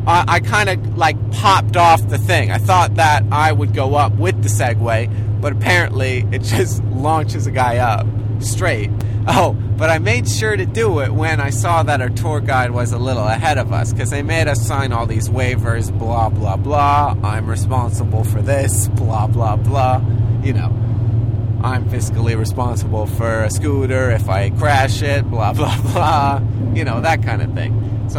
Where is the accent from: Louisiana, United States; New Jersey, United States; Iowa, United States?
New Jersey, United States; Yeah, we grew up in New Jersey, and, like, the only thing you can really have is a sparkler.